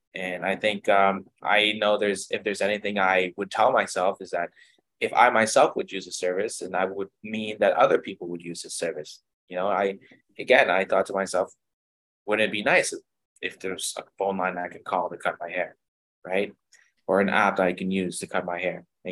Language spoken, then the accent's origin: English; Ottawa, Ontario, Canada; I'm from Ottawa, Ontario